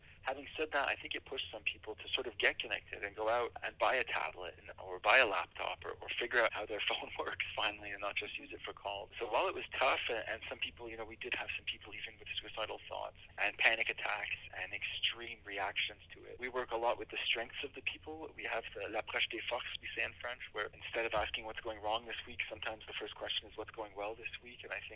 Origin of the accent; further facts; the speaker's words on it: England, United Kingdom; moved away; I immigrated from England, so I'm perfectly bilingual, and I do help a lot of the Anglophones.